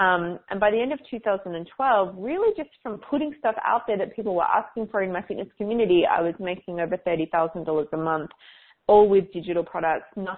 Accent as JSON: {"language": "English", "town": "Melbourne", "region": "Victoria", "country": "Australia", "tie": "born or raised there", "said": "Melbourne, my hometown in Australia"}